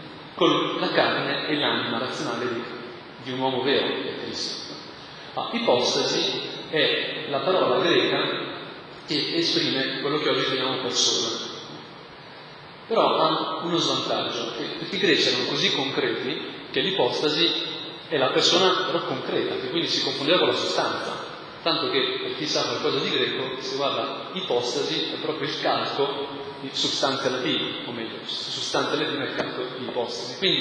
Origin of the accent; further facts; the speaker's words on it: Lombardy, Italy; Io sono brianzolo e la Brianza è piena di immagini della Madonna che allatta